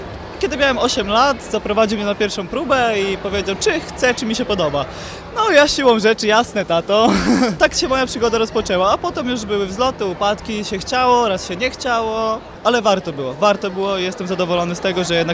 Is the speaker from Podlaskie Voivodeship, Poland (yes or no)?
yes; Siemiatycze, Podlaskie Voivodeship, Poland; moved away as an adult; now in Warsaw, Poland; Ja jestem z Siemiatycz, pochodzę z Siemiatycz, rozwinąłem się w Zespole Małe Podlasie, ale dalej swoją karierę kontynuuję teraz w Warszawie, w Warszawiance. Tańczę od 18 lat, taniec ludowy, 12 lat w Siemiatyczach, potem na studia poszedłem do Warszawy, więc zmieniłem zespół.